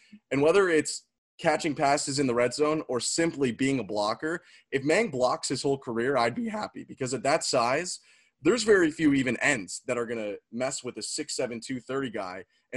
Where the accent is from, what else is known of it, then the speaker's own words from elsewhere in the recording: Canada; if I'm the Canadian on the podcast, then I got to be the resident international expert here.